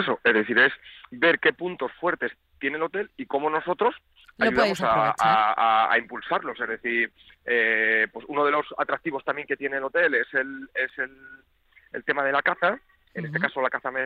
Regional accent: Castilla-La Mancha, Spain; moved away as an adult; now in Madrid, Spain; Yo como manchego, con la tradición que tenemos, con también ese fondo refinado de cuchara

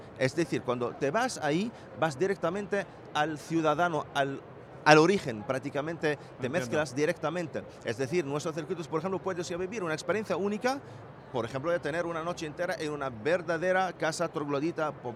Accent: Tunisia; vengan a visitar nuestro país. Pues sabes que el tunecino tiene siempre este carácter muy marchoso, como el español

